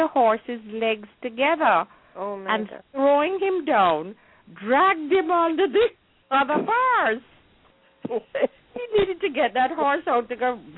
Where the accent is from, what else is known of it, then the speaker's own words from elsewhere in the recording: Jamaica; what we experience during our growing up in Jamaica at Christmas time.